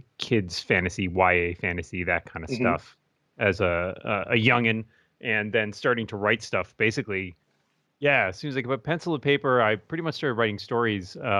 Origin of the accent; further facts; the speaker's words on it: Massachusetts, United States; Pretty much. I was born outside of Boston. Grew up in the same place, basically. Went to school in Western New York with a brief stint. I studied abroad in Scotland for a little while.